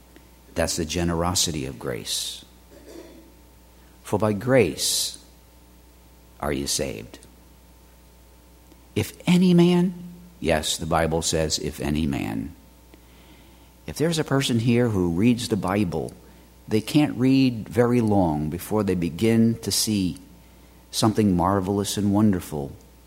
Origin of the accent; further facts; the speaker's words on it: New York City, New York, United States; Years ago, when I was just a child growing up in New York City